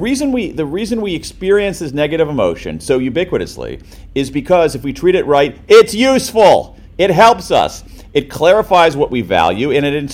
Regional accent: United States; now in London, United Kingdom; I'm an American, you know, as you can tell by my accent and overconfidence.

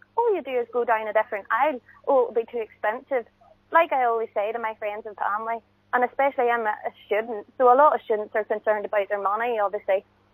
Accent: Ballymena, Northern Ireland, United Kingdom; now in Belfast, United Kingdom; Oh, no, I'm a Ballymena girl. You know, the typical non-vegan town. But I tell you, I'm from Ballymena and I've moved up to Belfast.

